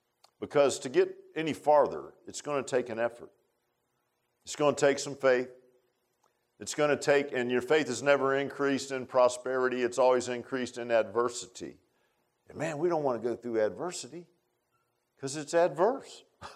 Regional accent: Virginia Beach, Virginia, United States; I grew up in Virginia Beach, flatter than a pancake, right?

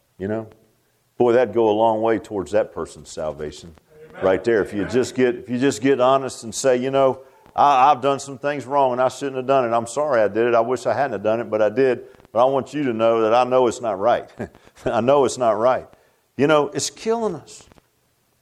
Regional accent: Virginia Beach, Virginia, United States; when I grew up in Virginia Beach, and when I grew up in Virginia Beach, it was more of a sleepy little town than it is now

